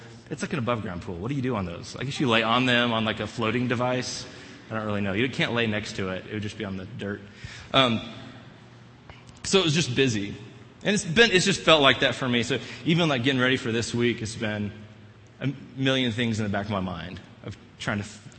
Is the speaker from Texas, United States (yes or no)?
yes; Texas, United States; now in Colorado, United States; we moved to Colorado about 7 months ago, and I was really excited about Colorado summers. Right? I came from Texas, so outside feels great, inside feels great.